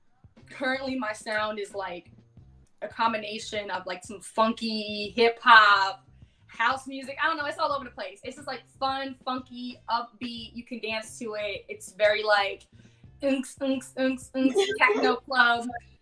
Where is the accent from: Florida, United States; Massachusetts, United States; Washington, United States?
Massachusetts, United States; Boston; born there; No, I was born in Boston.